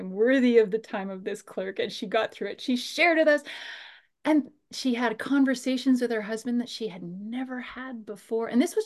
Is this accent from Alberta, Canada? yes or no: no; Winnipeg, Manitoba, Canada; I am from Winnipeg, Canada, right in the middle.